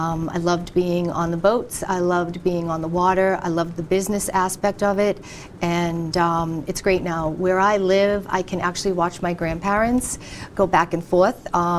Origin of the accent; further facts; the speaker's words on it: Boston, Massachusetts, United States; So basically, my whole life was spent growing up on Long Wharf down in Boston